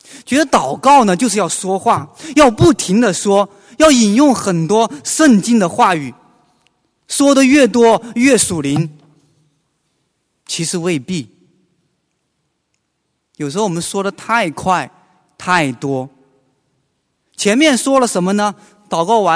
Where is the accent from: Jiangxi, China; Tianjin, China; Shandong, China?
Jiangxi, China; Jinggangshan; 以前呢，我带了一群香港的中学生呢，回我乡下井冈山体验生活。